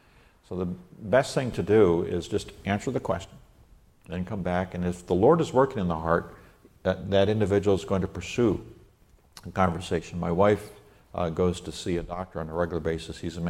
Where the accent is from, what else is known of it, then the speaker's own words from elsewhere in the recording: Nigeria; I was raised in Nigeria